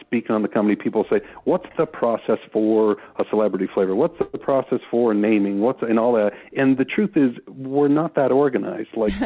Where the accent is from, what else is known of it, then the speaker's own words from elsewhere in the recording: Vermont, United States; just like we were raised to be in Vermont, Nate, as you know.